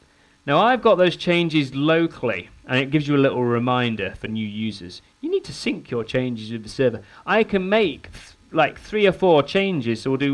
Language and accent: English; England, United Kingdom; Well, I know three, because I'm an Englishman